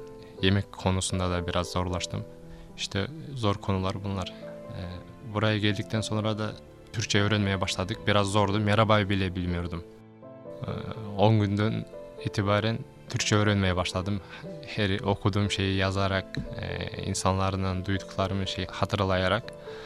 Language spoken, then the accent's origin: Turkish; Kyrgyzstan; Turkish is a second language; O nerelisin diyor ilk önce, Kırgızistanlıyım diyorum.